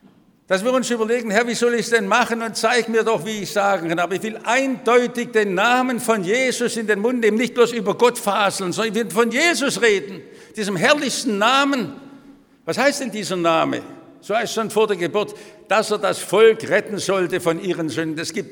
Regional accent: Germany; ich bin doch Deutscher mit der notvollen Geschichte

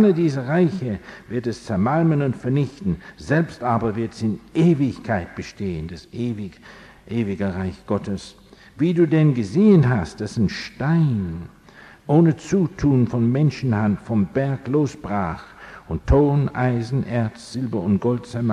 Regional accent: England, United Kingdom; German is a second language

